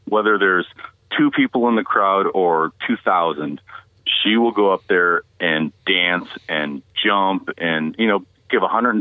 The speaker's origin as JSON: {"language": "English", "town": "Chicago", "region": "Illinois", "country": "United States", "said": "I'm from Chicago, and I've never heard of you."}